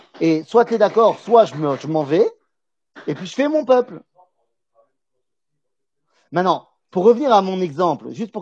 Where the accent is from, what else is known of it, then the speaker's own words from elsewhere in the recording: Metz, Grand Est, France; moved away; la communauté israélite de Metz. Ma communauté mère de là d'où je viens, là-bas en France.